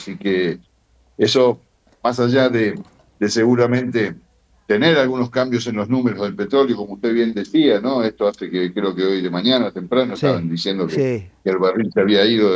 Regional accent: Argentina

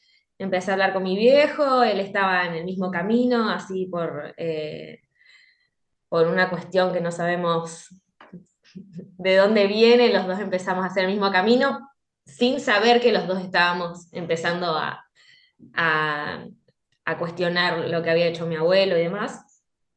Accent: Santa Cruz, Argentina; los primeros meses que me vine a estudiar a Rosario, yo soy del sur, de Santa Cruz.

